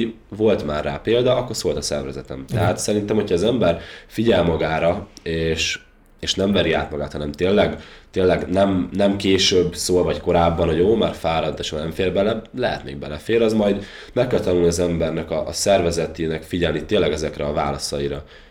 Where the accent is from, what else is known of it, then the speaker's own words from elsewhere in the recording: Győr, Győr-Moson-Sopron, Hungary; én Győrben nőttem föl, Győr közelében sétáltam a Dunaparton